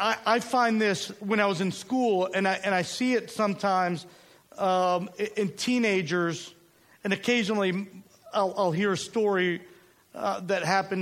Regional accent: Mobile, Alabama, United States; we grew up in Mobile, Alabama, when I was really young, and myself being Puerto Rican, I'm darker skinned

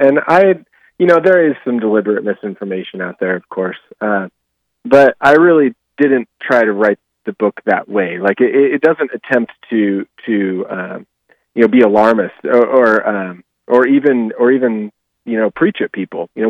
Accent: Alaska, United States; The Yakutat Glacier. Yeah, not far from my hometown.

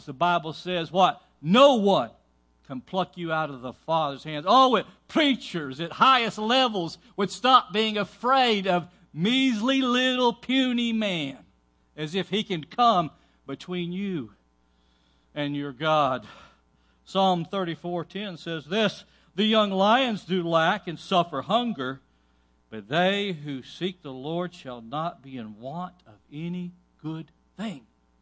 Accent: United States; They think that Americans, in particular, since I'm an American, are too stupid to read

